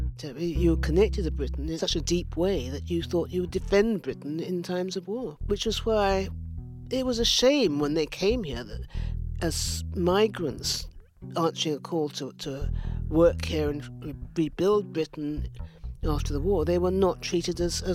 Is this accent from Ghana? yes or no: yes; Ghana; So the men come from the West Indies, but you never mind the men, we come from Ghana.